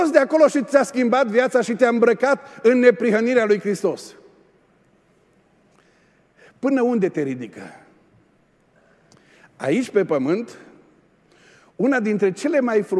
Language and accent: Romanian; Oradea, Bihor County, Romania; noi nu suntem din aristocrație, noi nu suntem dintre bogătașii lumii, noi suntem de la Burzuc, de la Oradea